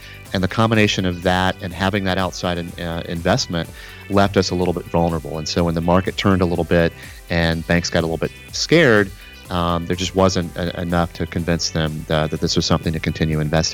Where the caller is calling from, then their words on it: Nashville, Tennessee, United States; I'm calling in from scenic Nashville, Tennessee, Matt.